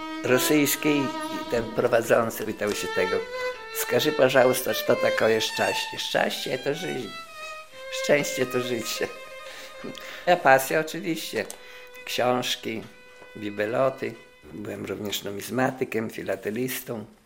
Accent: Białystok, Podlaskie Voivodeship, Poland; Moje rodzinne miasto, a zły to ptak, który własne gniazdo kala. No przede wszystkim już to nie ten Białystok, inna atmosfera, inny wygląd.

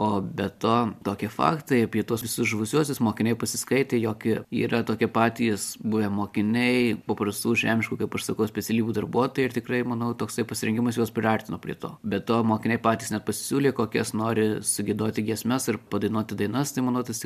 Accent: Marijampolė, Marijampolė County, Lithuania; Esu iš Marijampolės.

